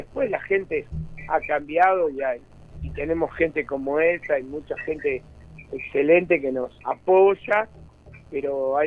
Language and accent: Spanish; La Plata, Buenos Aires Province, Argentina; Soy platense, estuve con el Regimiento 7 de La Plata y siempre viví en La Plata.